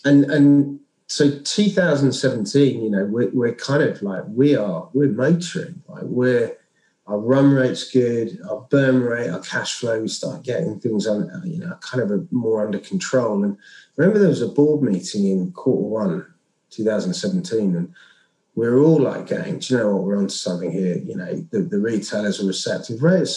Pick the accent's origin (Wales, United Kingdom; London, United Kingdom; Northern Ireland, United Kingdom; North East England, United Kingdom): Wales, United Kingdom; I played rugby as a kid. I grew up in Wales.